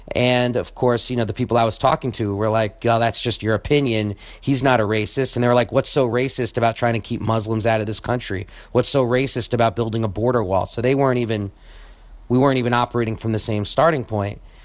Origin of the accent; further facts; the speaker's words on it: New York City, New York, United States; I grew up in New York City, so I've had Donald Trump in my face for 30 years.